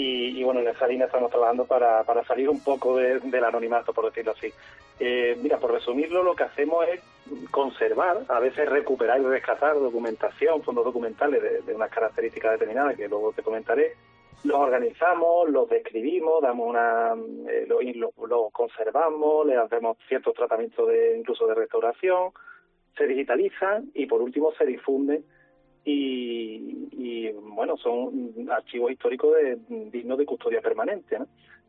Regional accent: Chapatales, Andalusia, Spain; la creación de los poblados de colonización, por ejemplo, en mi pueblo, ¿no? Pues Chapatales, por ponerte un caso, ¿no?

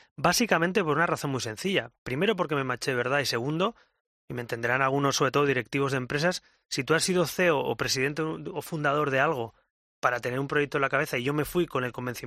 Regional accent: Spain; Como cualquier español, con un poquito más de formación o información.

